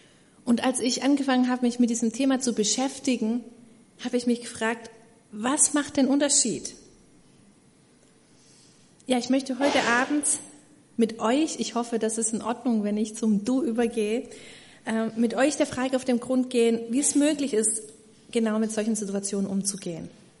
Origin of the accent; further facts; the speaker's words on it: Baden-Württemberg, Germany; Bin übrigens in Süddeutschland, in der Nähe von Stuttgart aufgewachsen. Und das hört ihr vielleicht ab und zu an meinem noch hörbaren Dialekt.